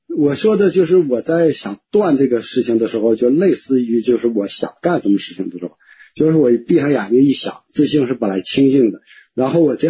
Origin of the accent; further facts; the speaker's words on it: Baotou, Inner Mongolia, China; 我是包头的